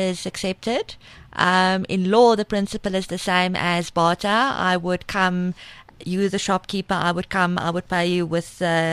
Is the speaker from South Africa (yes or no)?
yes; Pretoria, Gauteng, South Africa; I'm from Pretoria, born and bred.